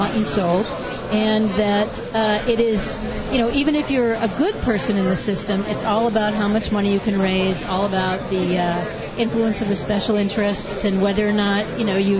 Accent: Maine, United States; publicly financed elections like they have in my home state of Maine

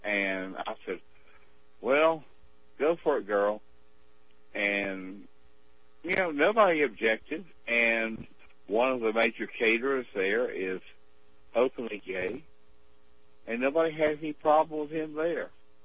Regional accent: South Carolina, United States; In my hometown, they had the Carolina Cup.

